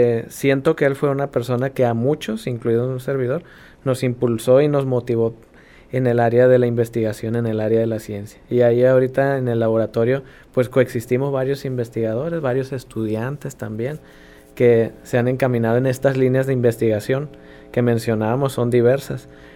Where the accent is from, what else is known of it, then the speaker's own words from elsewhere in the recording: Mexico; porque como mexicanos tenemos muchas mejores fortunas